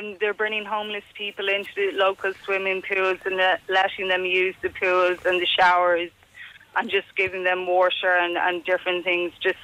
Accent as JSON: {"language": "English", "town": "Moate", "region": "Leinster", "country": "Ireland", "lives_now": "Australia", "said": "I'm from County Westmead, from Moat."}